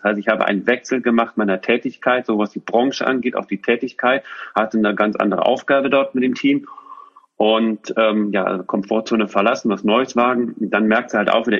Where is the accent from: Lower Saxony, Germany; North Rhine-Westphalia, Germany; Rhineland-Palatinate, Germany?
North Rhine-Westphalia, Germany; Düsseldorf; also born or lived in Switzerland; wir ziehen nach Düsseldorf. Das heißt, in meine Heimat.